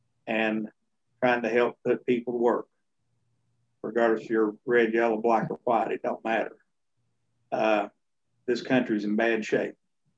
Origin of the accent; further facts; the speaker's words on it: United States; I just know that I'm an American and that's what I am first and foremost.